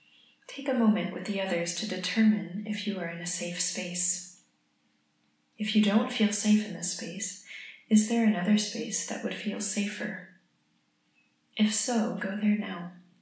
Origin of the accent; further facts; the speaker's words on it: United States; I'm from the United States